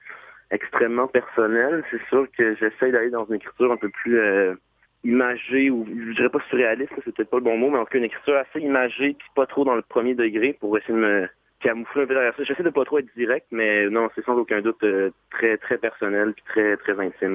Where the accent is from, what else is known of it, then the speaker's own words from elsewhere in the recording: Montreal, Quebec, Canada; je suis un Montréalais, québécois, canadien